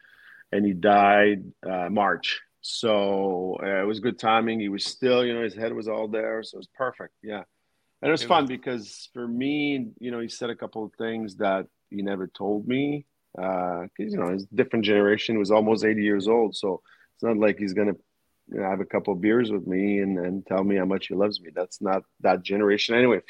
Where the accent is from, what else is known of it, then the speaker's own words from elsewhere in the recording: Laval, Quebec, Canada; We went to a lot of junior games because Mario was playing in my hometown in Laval.